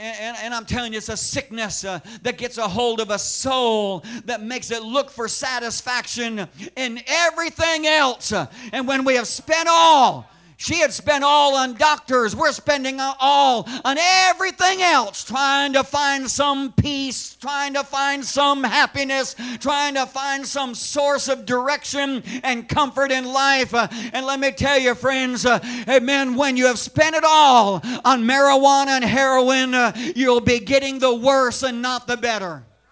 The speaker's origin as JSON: {"language": "English", "region": "Illinois", "country": "United States", "said": "We come from Illinois."}